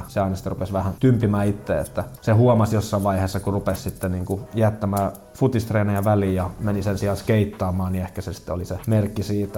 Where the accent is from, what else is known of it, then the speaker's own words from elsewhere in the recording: Espoo, Uusimaa, Finland; Mä oon Espoosta kotoisin. Isä on lähtösi Oulusta ja äiti Joensuusta.